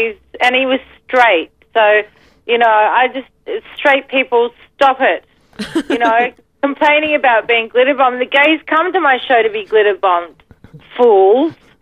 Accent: Melbourne, Victoria, Australia; Look, I love coming to Melbourne. It is my hometown, and you know, all my sisters are out there.

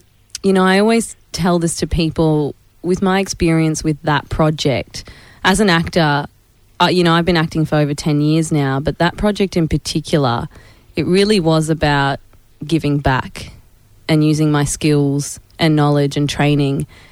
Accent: Cairns, Queensland, Australia; I was brought up in Cairns as well, so a lot of my family are in Cairns

